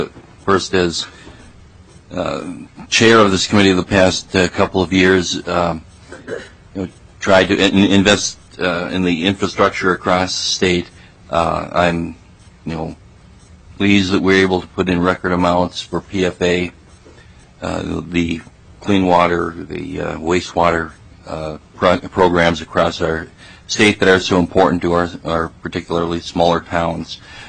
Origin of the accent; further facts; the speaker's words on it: Litchfield, Minnesota, United States; And in my hometown of Litchfield, we have the Litchfield Opera House.